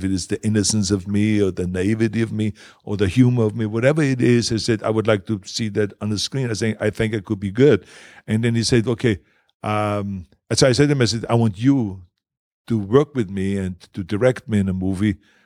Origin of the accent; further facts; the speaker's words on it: Germany; accent: German; English is a second language; She was there in the whining with her Greek accent, and I was there talking with my German accent and all this.